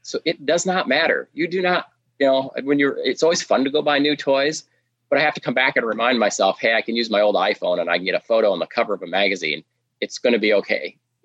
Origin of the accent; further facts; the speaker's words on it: Monticello, Iowa, United States; I was raised in Monticello. It was nearby there.